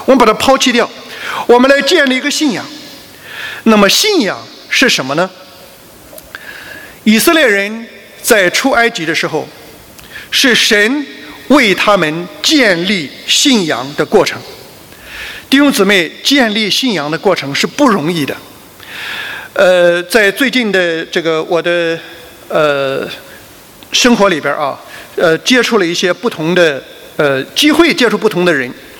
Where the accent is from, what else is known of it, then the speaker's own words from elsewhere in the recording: China; now in Australia; 我们这帮特别是中国人啊，我们从中国来到澳洲